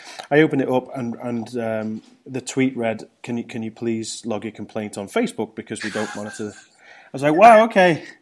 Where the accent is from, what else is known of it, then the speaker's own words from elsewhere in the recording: United Kingdom; The good thing about being British is there's no such thing as a wrong line. We'll queue up for anything.